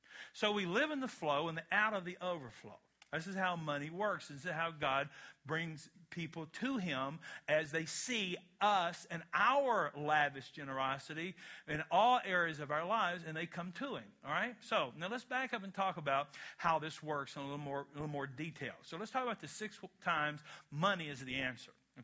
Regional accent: Kentucky, United States; I'm from Kentucky, where weird things happen on a regular basis.

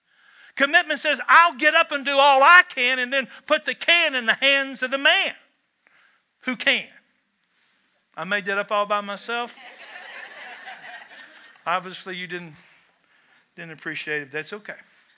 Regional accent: Kentucky, United States; I'm from Kentucky, where this is indeed a spiritual gift.

